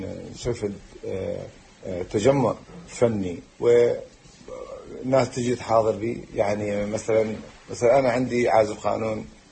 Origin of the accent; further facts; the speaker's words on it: Baghdad, Baghdad Governorate, Iraq; أتشرف أن أكون من أصل كردي، لكن مع الأسف ما أتكلم كردي لأنه إحنا ولدنا في بغداد وعشنا في بغداد، ففاتتنا هالفرصة العظيمة.